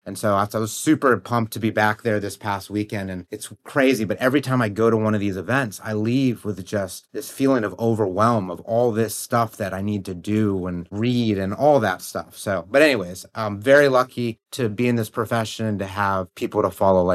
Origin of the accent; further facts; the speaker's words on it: Virginia, United States; now in Richmond, United States; I'd moved my family to Richmond, Virginia. We grew up in Northern Virginia.